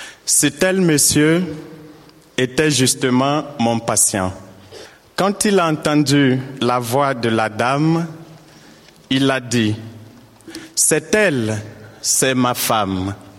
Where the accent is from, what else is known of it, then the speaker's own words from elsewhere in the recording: Côte d’Ivoire; moved away as an adult; je viens de la Côte d'Ivoire. J'ai 28 ans et je suis infirmier.